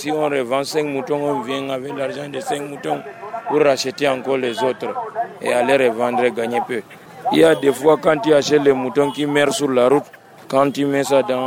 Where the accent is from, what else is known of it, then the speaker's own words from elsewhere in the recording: Maroua, Far North, Cameroon; Je viens de Maroua.